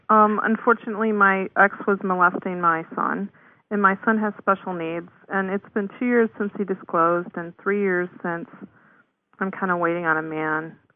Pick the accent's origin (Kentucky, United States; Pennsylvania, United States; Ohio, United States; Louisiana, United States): Ohio, United States; My great grandfather matriculated at Oberlin. I'm from Ohio.